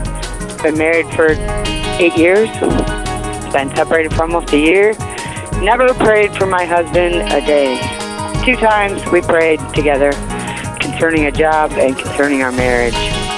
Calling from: Michigan, United States; I'm calling from Michigan.

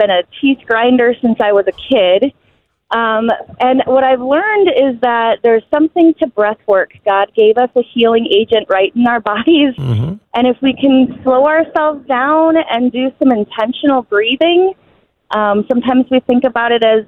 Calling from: Clarkston, Michigan, United States; I am from Clarkston.

